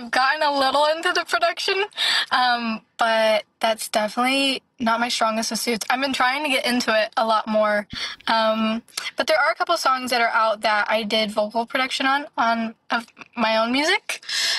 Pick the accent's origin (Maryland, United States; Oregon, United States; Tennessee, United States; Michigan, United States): Tennessee, United States; Nashville; I'm from Nashville, so we have Broadway Street, and I would play on Broadway like the 3 or 4 hour gigs doing covers.